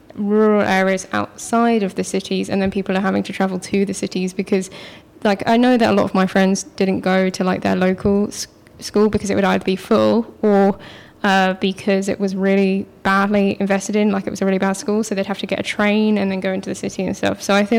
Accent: East of England, United Kingdom; I'm from Norfolk, and a lot of my friends had to travel to school

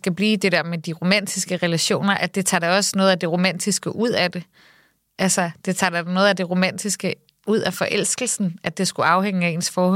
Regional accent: Copenhagen, Capital Region of Denmark, Denmark; Og sådan var det også at vokse op på Nørrebro. Altså, eller i hvert fald den del, at der hvor jeg voksede op

